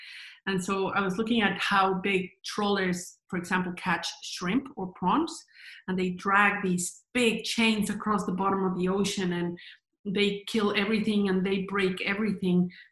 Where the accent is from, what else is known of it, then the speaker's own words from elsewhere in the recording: Mexico; Anyway, I grew up in Mexico